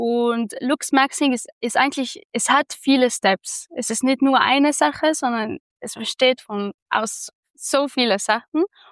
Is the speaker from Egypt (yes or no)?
yes; Egypt; first language Arabic; German is a second language; now in Innsbruck, Austria; Arabisch ist meine Muttersprache und wir sprechen in Ägypten auch Französisch, so sie sind parallel gesprochen. Und dann habe ich hier in Innsbruck, also in meiner alten Schule, Englisch und Deutsch gelernt.